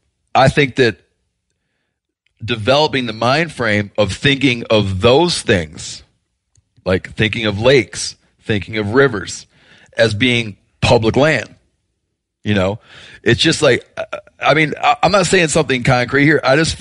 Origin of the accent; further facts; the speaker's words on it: East, United States; And I feel like in areas where I grew up around the East, it was like that awareness wasn't there yet.